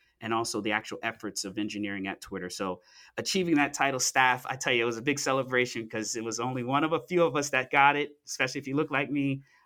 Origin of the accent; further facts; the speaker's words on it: Florida, United States; So I'm originally from South Florida. I'm a child of an immigrant. My parents are from Haiti. I'm a first-generation Haitian-American